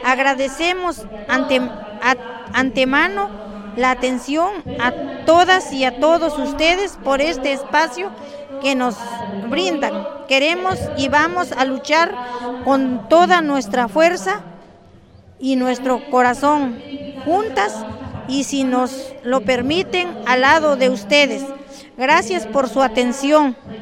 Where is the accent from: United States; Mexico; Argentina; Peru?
Mexico; San Pablo Cuatro Venados, Oaxaca; todos y cada uno de nosotros somos originarios de San Pablo Cuatro Venados.